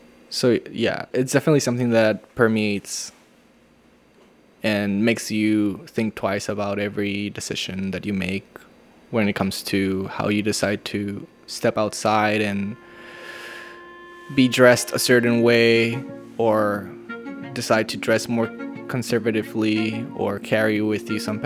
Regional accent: Tijuana, Baja California, Mexico; And of course, Tijuana being my hometown

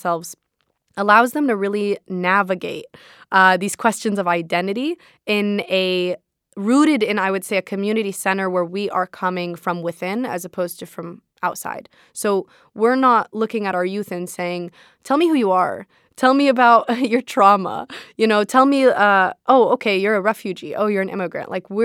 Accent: San Diego, California, United States; And I think that I grew up in San Diego my whole life.

